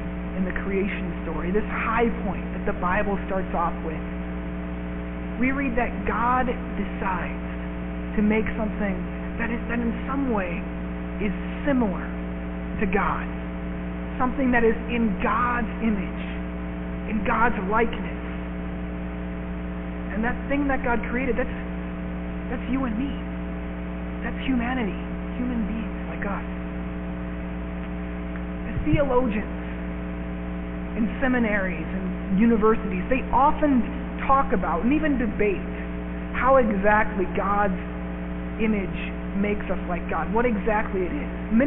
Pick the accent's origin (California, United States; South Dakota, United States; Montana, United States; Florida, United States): Montana, United States; There's a town close to where I grew up in Montana.